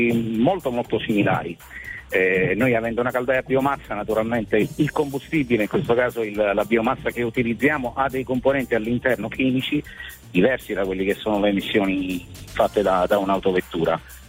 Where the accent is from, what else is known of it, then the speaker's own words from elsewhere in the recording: Lesina, Apulia, Italy; io vengo da Lesina, in provincia di Foggia, che è un paesino sospeso tra veramente terra e mare, perché abbiamo lago, mare e montagna.